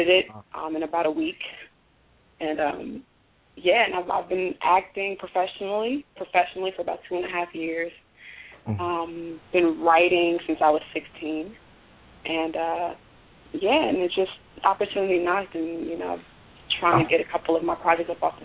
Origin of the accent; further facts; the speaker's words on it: New York, United States; Like you said, I'm actually originally from New York, and Adam and I actually met in Virginia while we were working on a pilot.